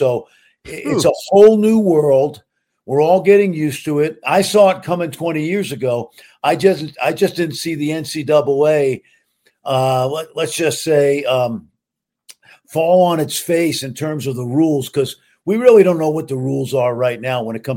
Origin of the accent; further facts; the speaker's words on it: Brooklyn, New York, United States; I grew up in Brooklyn. I married a Dallas girl. We raised our boys in Dallas when I went to ESPN.